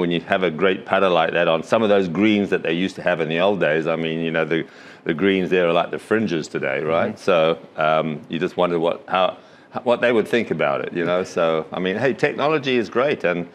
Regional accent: Zimbabwe; moved away; also born or lived in England; I was born in England, but I grew up in Africa, so I spent a lot of time in Southern Africa, Rhodesia, or Zimbabwe as it is now.

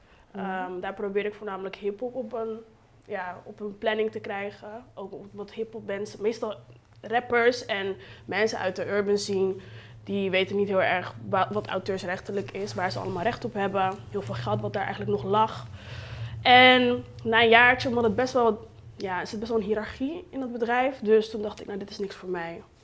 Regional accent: Rotterdam, South Holland, Netherlands; ik kom uit Rotterdam. Mm-hmm. Ik ben opgegroeid in Rotterdam-Noord. Geboren en getogen.

